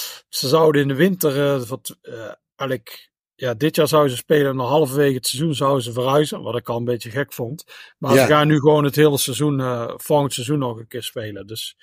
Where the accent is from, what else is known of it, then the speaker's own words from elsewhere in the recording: Netherlands; Nee, als Nederlander moet je ooit een keer een pint hebben gedronken